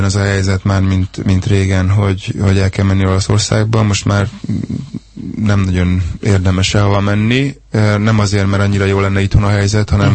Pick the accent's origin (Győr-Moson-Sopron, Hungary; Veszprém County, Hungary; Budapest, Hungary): Budapest, Hungary; Én Budapesten nőttem föl, én nagyon szerettem Budapesten vízilabdázni